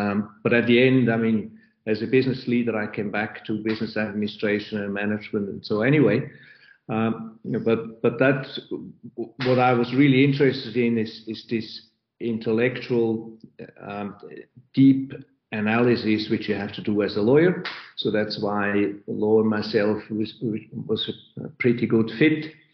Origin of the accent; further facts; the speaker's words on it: Zurich, Switzerland; I grew up in Zurich in a pretty open environment